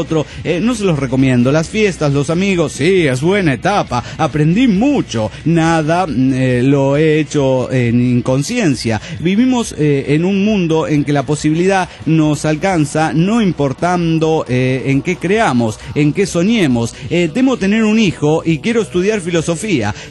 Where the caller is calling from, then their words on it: Cochabamba, Bolivia; de Cochabamba, Bolivia.